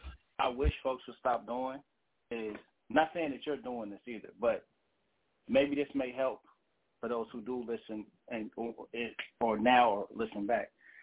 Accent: San Jose, California, United States; I'm from San Jose, California. Born and raised, South

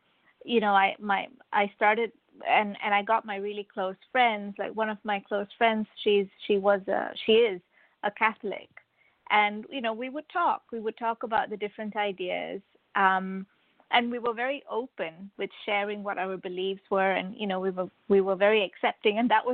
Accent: Malaysia; basically I grew up in Malaysia, and I also grew up a Hindu.

